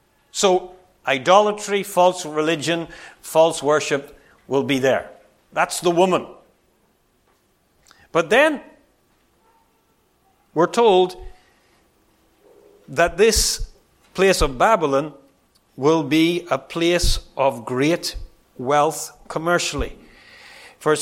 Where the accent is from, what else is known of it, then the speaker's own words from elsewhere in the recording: Northern Ireland, United Kingdom; And I grew up in Northern Ireland when there was terrorism and bombs and bullets.